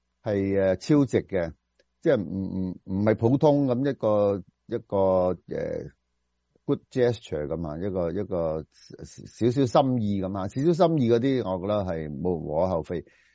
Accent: China; 我哋中国人都比较谦虚嘅

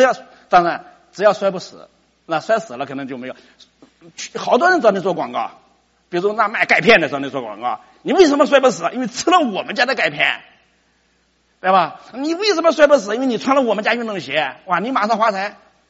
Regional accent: China; 我也是中国人

